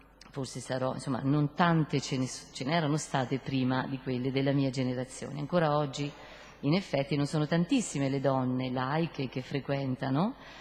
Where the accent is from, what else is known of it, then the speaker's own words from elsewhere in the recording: Fermo, Marche, Italy; perché io sono di Fermo, nelle Marche